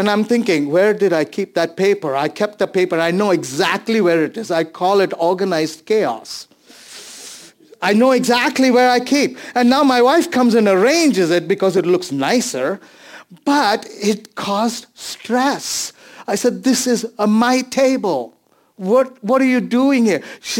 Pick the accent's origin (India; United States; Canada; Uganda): India; English is a second language; I'm Indian. I can speak till 5 hours.